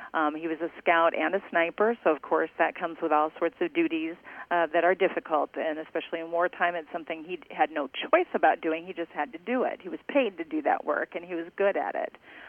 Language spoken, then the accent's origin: English; Audubon, Iowa, United States; I am from Audubon, and I graduated from high school a long time ago, 1984